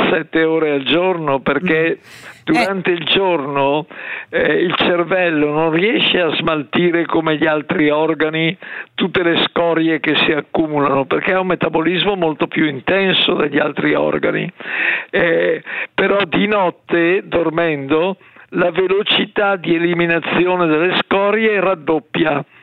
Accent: Bergamo, Lombardy, Italy; io sono bergamasco

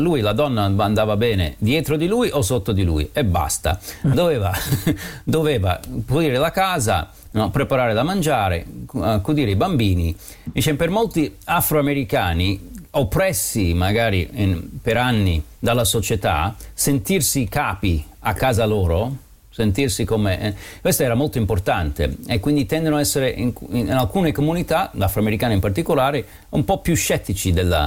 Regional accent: New York City, New York, United States; io sono nato a New York City, ho vissuto nel Bronx

